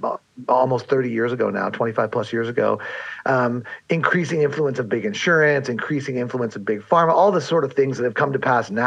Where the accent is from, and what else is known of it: San Diego, California, United States; born or raised there